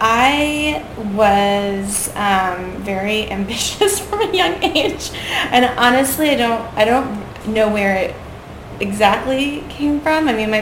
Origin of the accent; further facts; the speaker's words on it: Richmond, Virginia, United States; Richmond, Virginia, mostly. Once my parents split up, we were in Richmond.